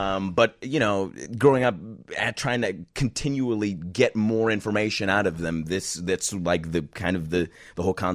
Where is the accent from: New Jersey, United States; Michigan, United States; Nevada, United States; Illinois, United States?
Illinois, United States; Highland Park; I grew up in Highland Park. I don't know if you guys know where that is. That's like right along the lake.